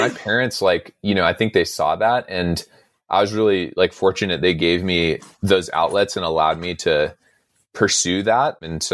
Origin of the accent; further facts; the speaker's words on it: Monterey, California, United States; I grew up in Monterey, which is like fairly diverse, but still like a predominantly white community.